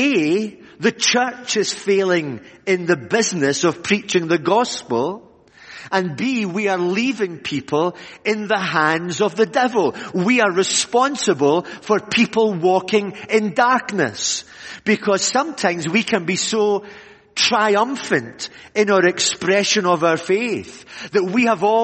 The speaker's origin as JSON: {"language": "English", "town": "Glasgow", "region": "Scotland", "country": "United Kingdom", "tie": "born or raised there", "accent": "Scottish", "said": "I was born in Glasgow, and then I moved down south of Glasgow to South Lanarkshire but if you know accents, I'm still a Glaswegian from head to toe. I've never changed my accent over the years."}